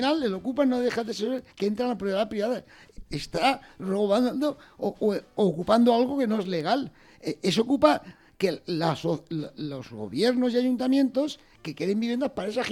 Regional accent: Chirivella, Valencian Community, Spain; Por ejemplo, Chirivella, mi pueblo, tenía 3.500, 4.000 habitantes en el año 60.

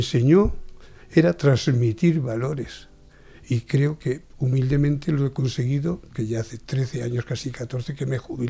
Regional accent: Buendía, Castilla-La Mancha, Spain; la siguiente la voy a presentar en Buendía, en mi tierra

